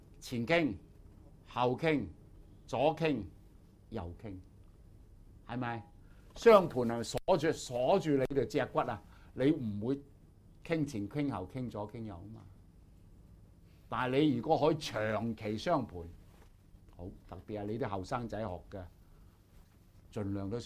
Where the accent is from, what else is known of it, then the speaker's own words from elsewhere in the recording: China; 如果揾唔到人中上面一點咧，我哋亞洲我哋中國人咧，多數都揾到人中呢一點嘅。